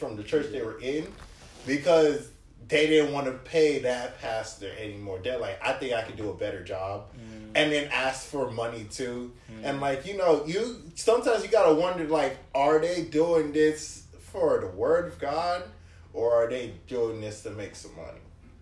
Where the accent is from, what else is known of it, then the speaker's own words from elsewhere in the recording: Nigeria; Like I know I'm Nigerian and everything.